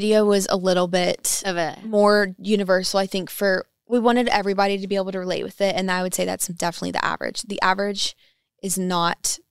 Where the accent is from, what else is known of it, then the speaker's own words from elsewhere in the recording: Kentucky, United States; And my voice has always been more country growing up in Kentucky. I grew up on bluegrass music and country music.